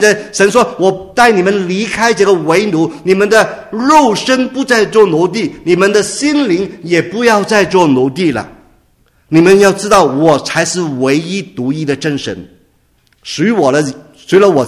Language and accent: Chinese; China; 就是我们中国人多多少少有一点的迷信哈，我们也是有好像以色列人在埃及的哪种的经历哈。